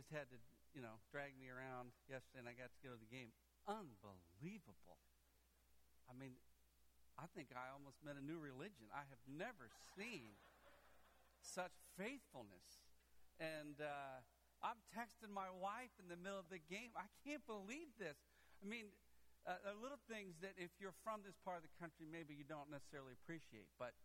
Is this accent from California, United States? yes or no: no; Wyoming, United States; born there; I was born in Wyoming, which means I'm an endangered species.